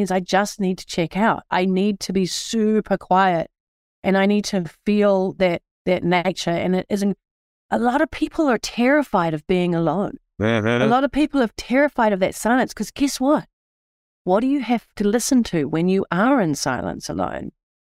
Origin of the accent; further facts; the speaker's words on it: New Zealand; now in United States; No, I grew up in New Zealand.